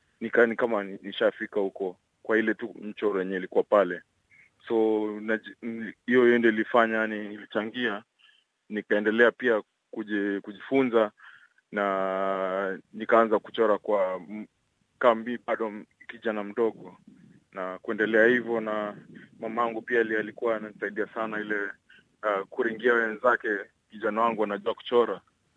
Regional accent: Kibera, Nairobi, Kenya; born there; nilizaliwa Kibera

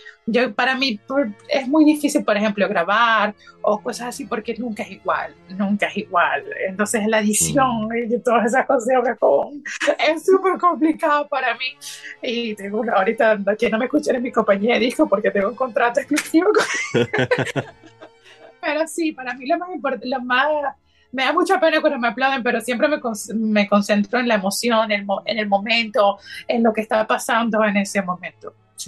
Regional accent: Colombia; En eso soy muy colombiano.

